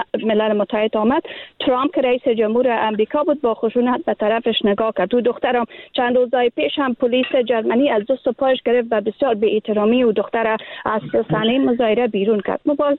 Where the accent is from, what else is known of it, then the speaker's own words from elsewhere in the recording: Afghanistan; به عنوان یک افغان